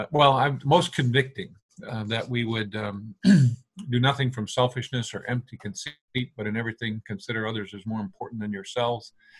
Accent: New York, United States; now in California, United States; I get shot for that out here in California, but I grew up in New York.

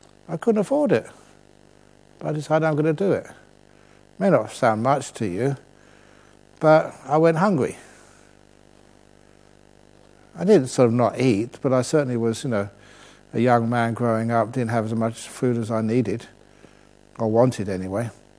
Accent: England, United Kingdom; I'm English.

